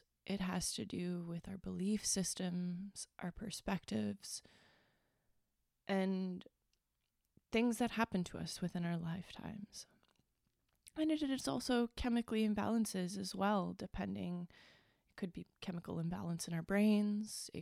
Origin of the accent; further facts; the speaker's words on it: Ontario, Canada; I'm from Northern Ontario, and I am going to be 33 years old on the 11th of August.